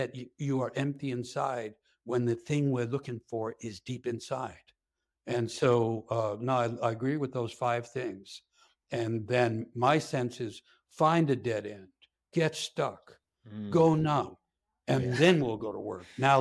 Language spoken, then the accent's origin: English; New York, United States; I grew up in New York and in a more or less Irish-American community where everyone was in favor of the war.